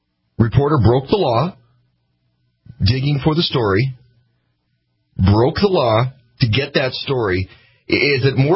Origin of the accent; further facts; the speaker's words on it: Fargo, North Dakota, United States; it's not my bias, not from growing up in Fargo